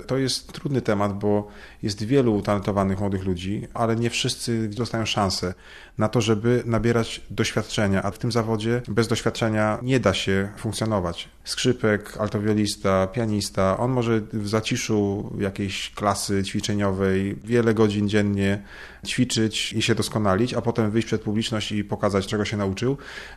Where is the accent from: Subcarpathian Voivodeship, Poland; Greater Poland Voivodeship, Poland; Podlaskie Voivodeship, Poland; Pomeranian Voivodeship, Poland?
Greater Poland Voivodeship, Poland; Poznań; Tak, jestem rodowitym poznaniakiem, urodzonym w Poznaniu, wychowanym na Ratajach, ale od 9 lat w Poznaniu bywałem rzadziej, dlatego że przez 9 ostatnich sezonów szefowałem w Filharmonii w Opolu